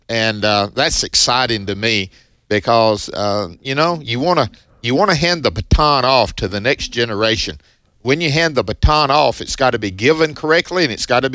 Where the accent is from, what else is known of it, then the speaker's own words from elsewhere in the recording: Mississippi, United States; And I'm from Prentice County, right over